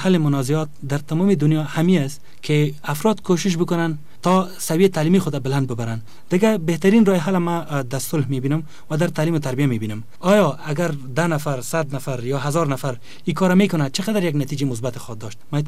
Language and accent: Persian; Afghanistan; ما افغان هستیم